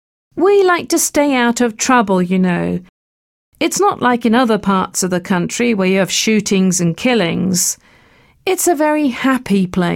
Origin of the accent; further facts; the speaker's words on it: Miami, Florida, United States; also born or lived in Nicaragua; We came to Miami in 1987 as immigrants when I was a baby. We're originally from Nicaragua in Central America. I grew up in Miami in La Pequeña Habana, which is Spanish for Little Havana.